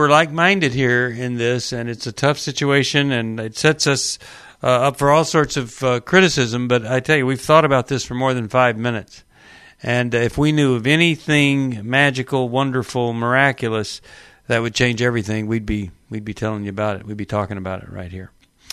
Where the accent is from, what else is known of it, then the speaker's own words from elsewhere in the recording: Texas, United States; Now, I know this feeling. I was raised in Texas.